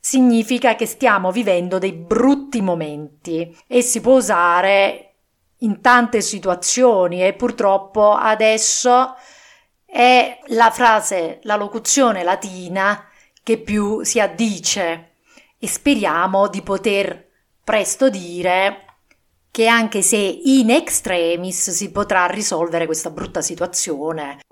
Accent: Southern Italy, Italy; accent: southern Italian; ve l'ho detto con il mio accento del sud

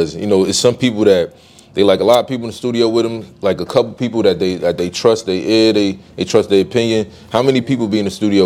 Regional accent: New Jersey, United States; I'm from Jersey. I'm from up north.

